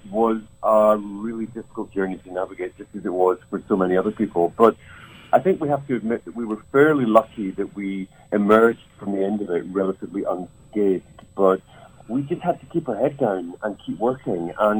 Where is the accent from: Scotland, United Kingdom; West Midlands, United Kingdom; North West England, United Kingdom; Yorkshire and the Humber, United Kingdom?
Scotland, United Kingdom; accent: Scottish; You know, we're obviously Scottish, I think you can tell by the accent.